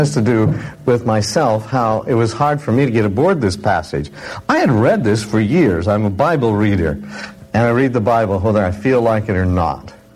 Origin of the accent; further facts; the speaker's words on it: Pistol River, Oregon, United States; And then I moved from Pistol River, Oregon, which is the mountains, into the city, 500 people.